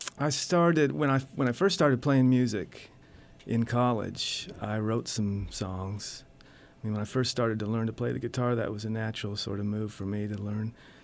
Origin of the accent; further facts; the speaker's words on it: California, United States; I grew up in California